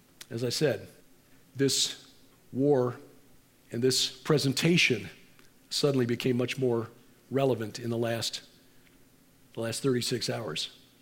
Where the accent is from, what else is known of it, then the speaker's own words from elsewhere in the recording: Chicago, Illinois, United States; I'm from Chicago. Now, I will say I'm much happier being from Chicago than in Chicago.